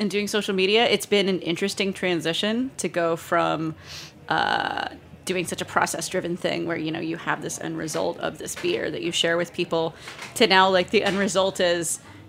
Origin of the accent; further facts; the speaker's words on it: Gainesville, Florida, United States; I was managing a beer bar in my hometown, Gainesville, Florida, University of Florida.